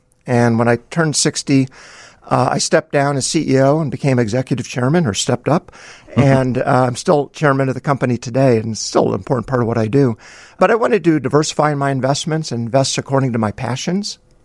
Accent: Indiana, United States; I grew up in Northwest Indiana, where it was football, basketball, baseball were the options.

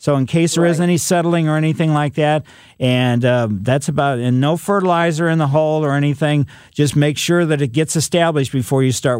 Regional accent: Ellisville, Missouri, United States; But growing up in Ellisville, which is, you know, West County, we had peach trees and we had cherry tree in our backyard.

